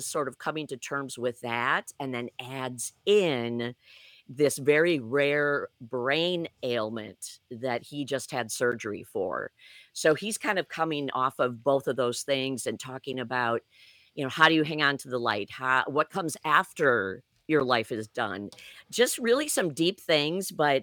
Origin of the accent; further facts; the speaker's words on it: Shawano, Wisconsin, United States; I grew up outside of Shawano, and I would say there was both the Schultz's Five and Dime right on Main Street.